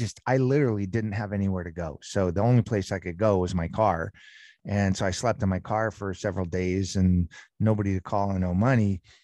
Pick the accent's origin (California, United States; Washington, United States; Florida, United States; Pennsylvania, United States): California, United States; I was raised in Southern California